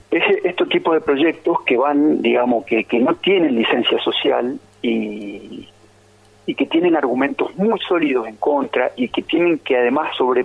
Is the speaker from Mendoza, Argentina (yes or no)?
no; Santa Fe, Argentina; moved away; Pero no soy de acá, soy de Santa Fe.